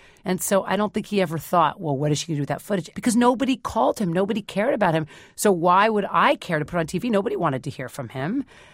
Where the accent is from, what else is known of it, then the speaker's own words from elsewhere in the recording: San Francisco, California, United States; now in New York, United States; Where I'm from San Francisco and I live in New York. So where I'm from, we don't consider these issues.